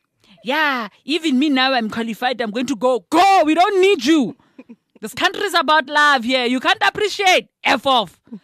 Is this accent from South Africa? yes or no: yes; South Africa; It speaks to our national pride. You know, it speaks to how we see ourselves as South African.